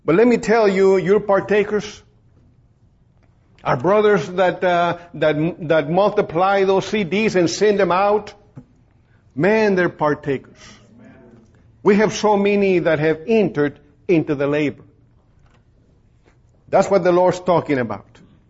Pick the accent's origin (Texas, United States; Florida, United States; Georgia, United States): Texas, United States; born there; I said, I'm Hispanic. I'm an American born here in Texas, but I speak Tex-Mex.